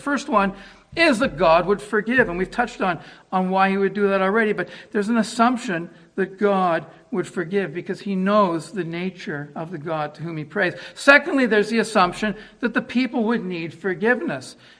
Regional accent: Canada; being a Canadian

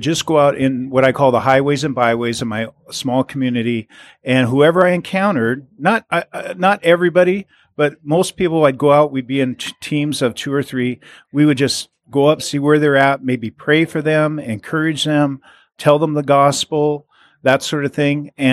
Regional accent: Seattle, Washington, United States; I was up in Seattle preaching one time the gospel. It's my hometown, Seattle, Washington.

